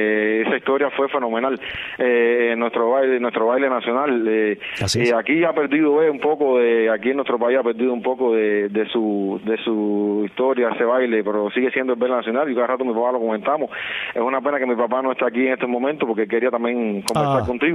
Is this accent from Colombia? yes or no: no; Florida, Camagüey, Cuba; Pero bueno, somos aquí naturales de Florida. A 39 kilómetros de la cabecera provincial